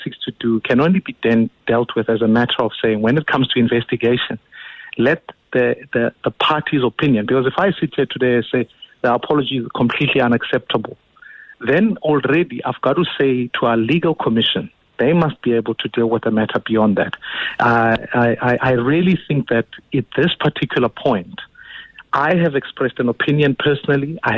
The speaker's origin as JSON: {"language": "English", "country": "South Africa", "said": "as a South African"}